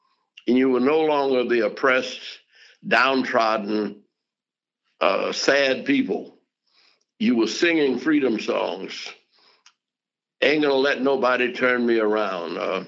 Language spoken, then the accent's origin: English; Birmingham, Alabama, United States; all of this was a part of growing up in Birmingham.